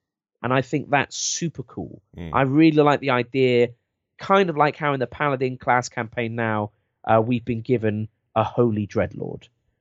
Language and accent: English; England, United Kingdom; accent: English; Because I'm English.